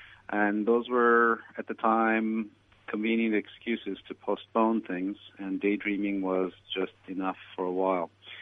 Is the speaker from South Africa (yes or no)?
no; Turkey; I'm originally from Turkey, and he'd call me komşu, meaning neighbor.